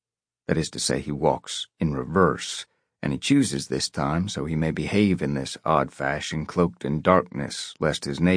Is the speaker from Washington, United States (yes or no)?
no; Slick, Oklahoma, United States; He was buried in Wichita Falls, Texas, about 180 miles from my hometown of Slick, Oklahoma.